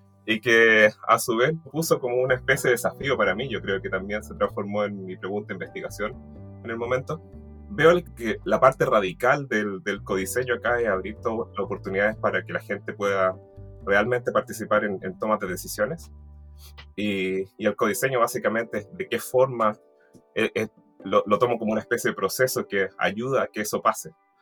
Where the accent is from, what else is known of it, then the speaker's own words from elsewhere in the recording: Chile; now in Lancaster, United Kingdom; Soy chileno, investigador en diseño